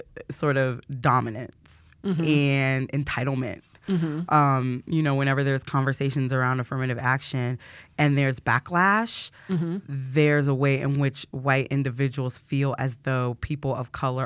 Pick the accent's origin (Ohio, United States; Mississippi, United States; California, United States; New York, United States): Ohio, United States; I grew up in Northeast Ohio, a town that was primarily white and black. We didn't really have a lot of other ethnicities represented in my hometown.